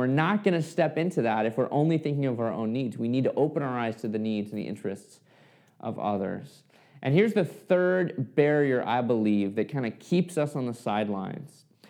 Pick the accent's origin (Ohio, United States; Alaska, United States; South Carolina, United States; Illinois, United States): Alaska, United States; Fairbanks; I grew up in Fairbanks, Alaska